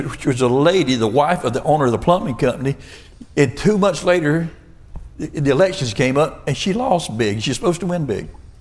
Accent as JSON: {"language": "English", "region": "Florida", "country": "United States", "said": "I said, I'm a redneck from Florida. I don't think it. I know it."}